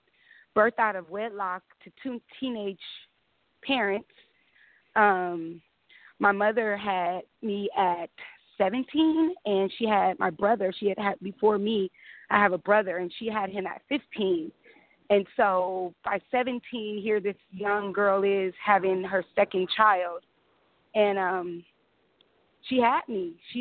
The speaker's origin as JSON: {"language": "English", "town": "Compton", "region": "California", "country": "United States", "tie": "born or raised there", "said": "I'm from Compton, born and raised. I left Compton at 10 when my mom, when she died."}